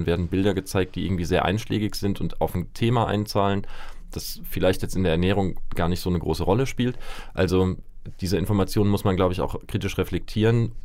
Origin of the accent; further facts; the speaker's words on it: Rhineland-Palatinate, Germany; Ich bin tatsächlich in Rheinland-Pfalz groß geworden, in der Nähe von Ludwigshafen, also einer sehr, sehr Ackerbau- oder gemüsebaustarken Region.